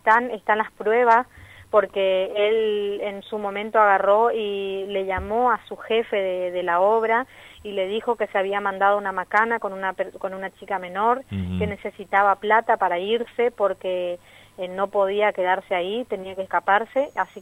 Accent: Garupá, Misiones, Argentina; yo soy acá de Garupá

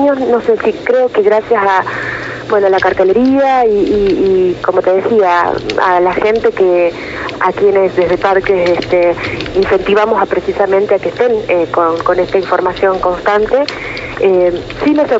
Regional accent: Entre Ríos, Argentina; born there; also born or lived in Córdoba; now in Iguazú, Argentina; Soy nacida en Entre Ríos, pero estudié en mi carrera universitaria en Córdoba.

